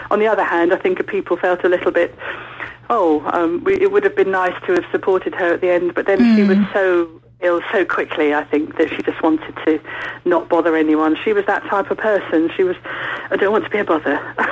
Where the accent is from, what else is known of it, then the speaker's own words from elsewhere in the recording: United Kingdom; all my life I've been slightly guilty of being British.